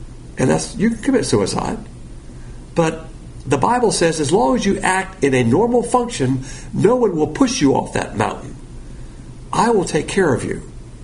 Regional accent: Alabama, United States; Yes, I'm from Alabama.

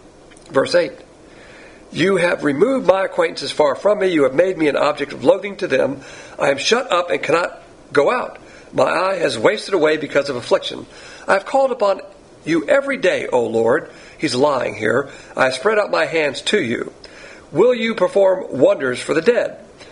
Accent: the South, United States; Of course, I'm from the South, and Southern women, they know how to, they don't spare the rod on kids.

